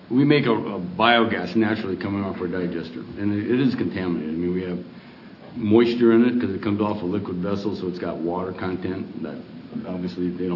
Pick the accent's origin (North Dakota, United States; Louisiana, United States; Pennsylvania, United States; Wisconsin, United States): Wisconsin, United States; I was born and raised in Wisconsin, but I hate to tell you, that's what happens.